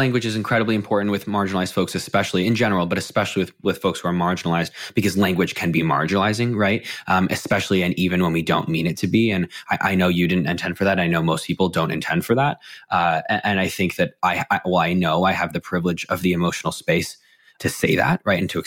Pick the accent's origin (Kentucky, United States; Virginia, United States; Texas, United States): Virginia, United States; McLean; I use he, him, his pronouns. I'm 24 years old. I grew up in McLean, Virginia, right outside of DC.